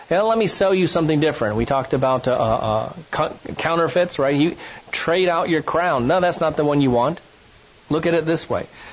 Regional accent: Ohio, United States; I grew up in Ohio, and I never fully appreciated trees and greenery until I moved to Arizona.

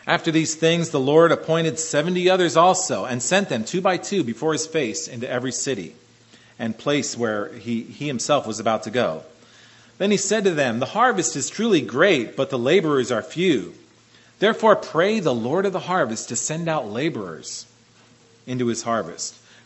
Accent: Pennsylvania, United States; Although growing up in Pennsylvania, I used to drive through Amish country.

